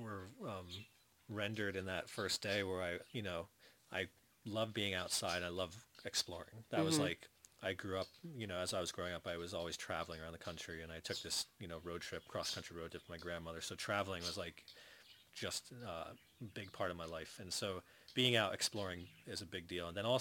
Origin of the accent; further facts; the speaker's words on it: New York, United States; I grew up in the Hudson Valley and this, like, the Catskills. So it's like when I got back there after living in New York City